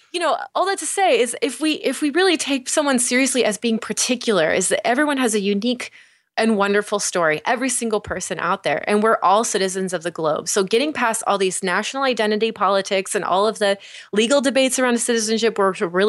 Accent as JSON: {"language": "English", "region": "California", "country": "United States", "tie": "born or raised there", "said": "so I grew up in California, you know, and my high school was pretty segregated as far as the kids go. It was like 70% Hispanic community."}